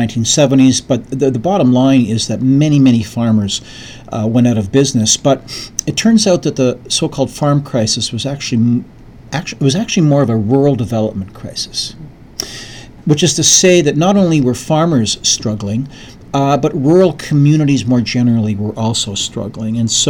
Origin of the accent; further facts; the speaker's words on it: Canada; now in Macomb, United States; I'm so old that I grew up in Canada at nighttime.